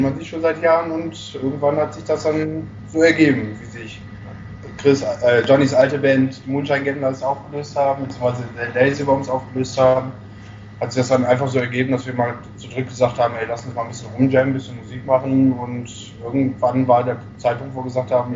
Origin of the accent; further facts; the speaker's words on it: Düsseldorf, North Rhine-Westphalia, Germany; Genau, ja. Wir sind alle aus Düsseldorf